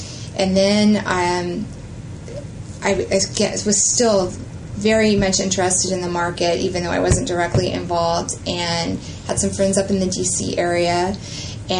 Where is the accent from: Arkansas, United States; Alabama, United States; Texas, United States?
Arkansas, United States; growing up in Northwest Arkansas, of being around Walmart, it was sort of the heart of Walmart